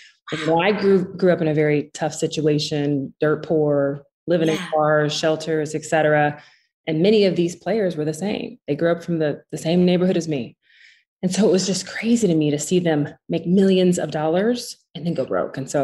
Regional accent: Tulsa, Oklahoma, United States; So I'm originally from Tulsa, Oklahoma, which, hey, you know, it's interesting because before this year, people really didn't know Tulsa

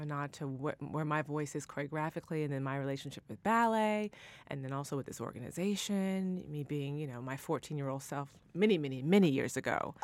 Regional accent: Huntsville, Alabama, United States; Yeah, I'm a Southerner. Yeah. Huntsville, Alabama.

